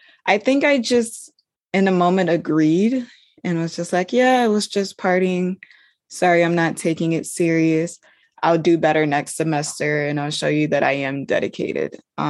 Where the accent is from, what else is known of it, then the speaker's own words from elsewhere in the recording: Georgia, United States; now in California, United States; I'm East Coast born and raised in Georgia. And so here I am on the other side of the nation alone